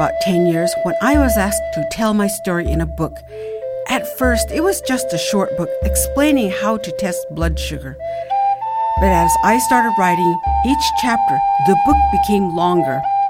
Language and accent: English; Bishop, California, United States; I come from, Bishop … I come from the Owens Valley Paiutes.